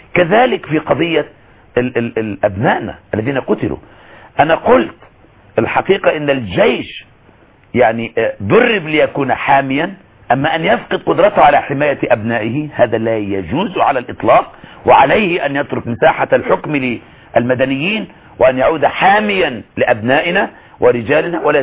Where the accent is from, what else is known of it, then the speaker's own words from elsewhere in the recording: Egypt; كمصري كإنسان يعيش على الأرض